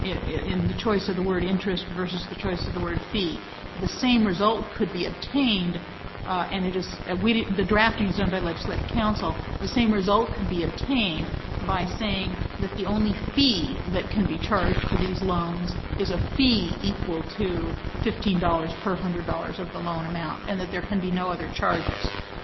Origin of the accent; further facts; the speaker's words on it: Eugene, Oregon, United States; I appreciate the committee giving me an opportunity to come back to my hometown, Eugene.